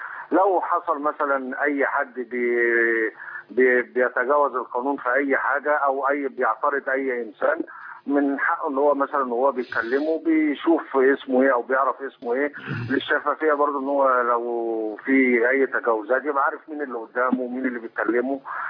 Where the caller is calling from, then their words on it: Italy; أنا بكلم حضرتك من إيطاليا.